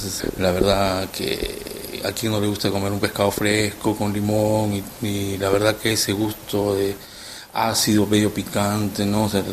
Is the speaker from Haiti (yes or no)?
no; Lima, Peru; Yo soy de Lima.